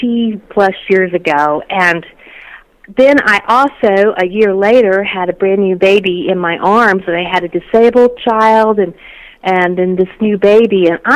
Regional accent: Texas, United States; You know, I grew up in Texas.

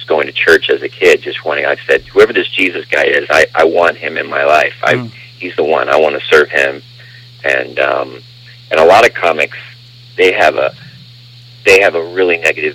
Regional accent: Missouri, United States; I'm a Midwestern boy. I grew up in the St. Louis area.

